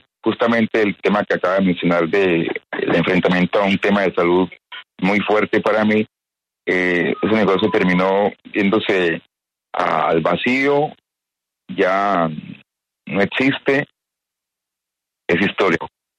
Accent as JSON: {"language": "Spanish", "town": "Buga", "region": "Valle del Cauca", "country": "Colombia", "said": "sí soy colombiano, nací en Buga, soy bugueño del alma, colombiano del alma."}